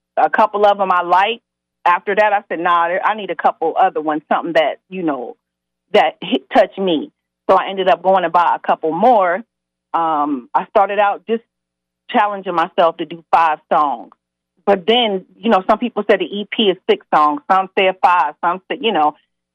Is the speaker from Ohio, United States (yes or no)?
yes; Youngstown, Ohio, United States; And, of course, I'm from Youngstown. I'm a mom. I'm a grandmother.